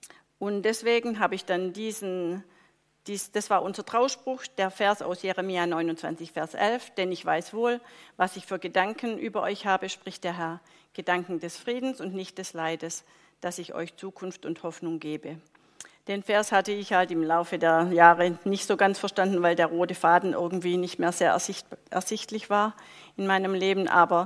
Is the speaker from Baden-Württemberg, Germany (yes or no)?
yes; Winterbach, Baden-Württemberg, Germany; also born or lived in Schorndorf; Ich bin in Winterbach bei Schorndorf aufgewachsen, in Schorndorf geboren, in Winterbach aufgewachsen. Ich bin schon als Baby immer mit in die Kirche genommen worden